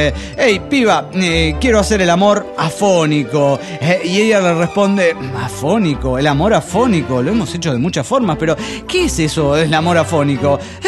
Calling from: Mexico City, Mexico; del DF Mexicana.

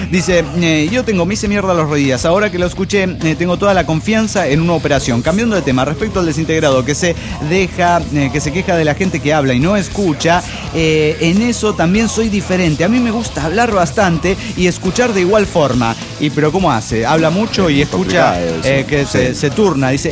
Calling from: Orange, California, United States; de Orange, California.

